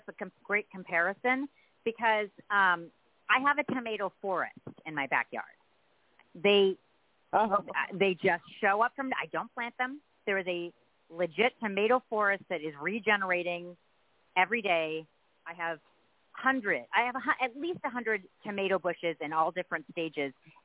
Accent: San Diego, California, United States; San Diego, yeah.

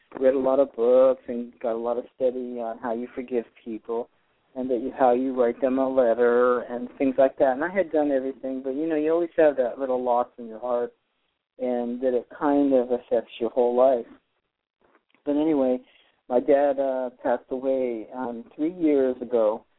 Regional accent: Boston, Massachusetts, United States; born there; also born or lived in upstate New York; We ended up going back east, and I lived upstate New York. I was born in Boston, and that's where my dad's, all my relatives, and many relatives are still there.

